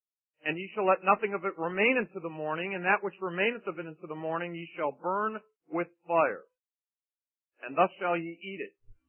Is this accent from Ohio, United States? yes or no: yes; Ohio, United States; my grandmother used to grow horseradish when I grew up in Ohio.